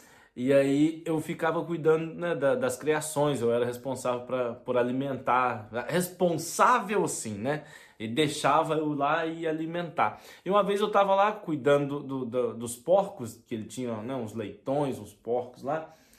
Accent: Juiz de Fora, Minas Gerais, Brazil; lá no centro lá de Juiz de Fora, lá na minha cidade

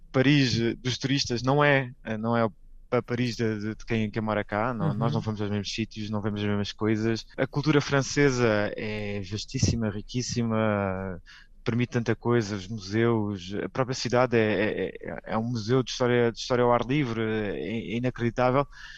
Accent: Faro, Portugal; also born or lived in Lisbon; Eu sou natural de Faro, como a Alice disse, eu vivi anos em Lisboa

